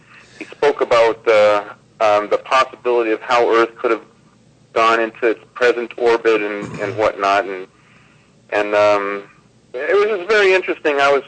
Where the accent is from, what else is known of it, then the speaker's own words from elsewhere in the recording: San Luis Obispo, California, United States; I'm from San Luis Obispo, California.